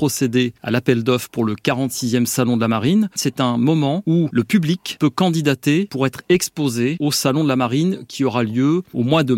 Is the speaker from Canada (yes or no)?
no; Normandy, France; Je viens d'un village de Normandie, loin de la mer, et rien ne me prédisposait à la mer.